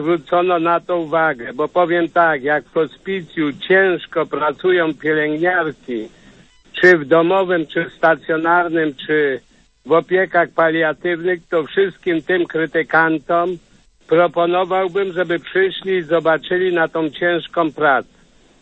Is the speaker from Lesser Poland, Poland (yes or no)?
yes; Strusy, Lesser Poland, Poland; Akurat ja jestem ze Strus, powiatu sądeckiego.